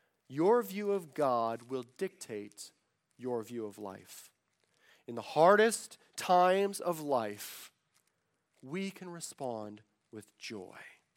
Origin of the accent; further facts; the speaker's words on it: Colorado, United States; You know, growing up in the Rocky Mountains of Colorado, I love rock climbing.